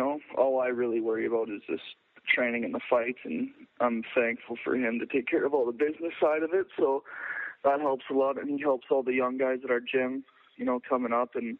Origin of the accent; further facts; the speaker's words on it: Lethbridge, Alberta, Canada; You know, we had a great night in Lethbridge at my hometown, Rumble in the Cage.